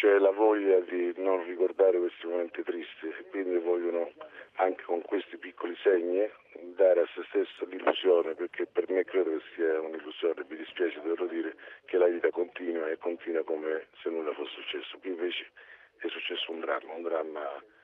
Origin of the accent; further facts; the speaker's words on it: Sicily, Italy; io sono siciliano